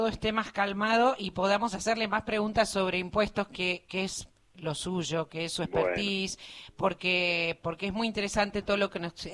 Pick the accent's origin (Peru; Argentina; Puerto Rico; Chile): Argentina